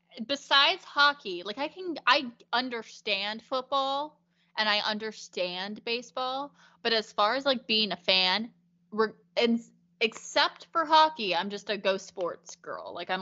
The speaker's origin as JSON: {"language": "English", "town": "Las Vegas", "region": "Nevada", "country": "United States", "said": "I'm a VGK fan. I'm from Vegas."}